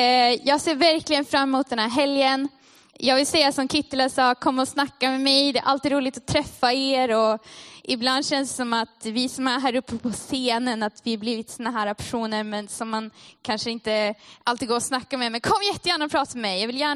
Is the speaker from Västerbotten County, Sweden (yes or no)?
yes; Umeå, Västerbotten County, Sweden; Jag är gift med Benjamin. Och jag är ursprungligen från Umeå.